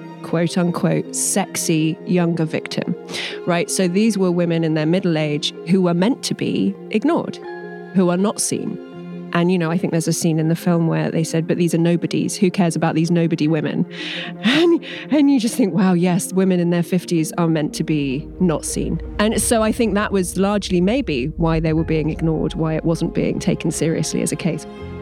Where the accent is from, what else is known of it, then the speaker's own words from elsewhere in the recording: England, United Kingdom; I'm English.